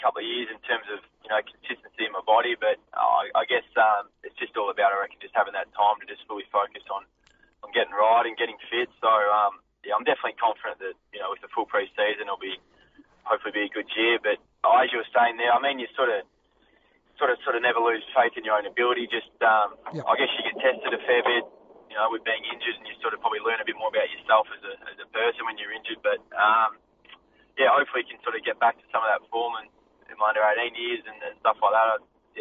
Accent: Melbourne, Victoria, Australia; Yeah, no, I'm originally from Melbourne, so I've sort of just ducked into mum and dad's back home

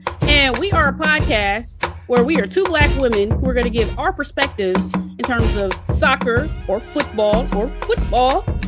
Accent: Atlanta, Georgia, United States; but then I grew up in Atlanta, so the Atlanta Beat.

